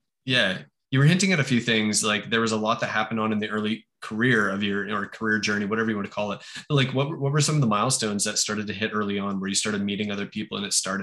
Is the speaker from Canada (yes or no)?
yes; Canada; And I'm a Canadian. I don't know my American geography.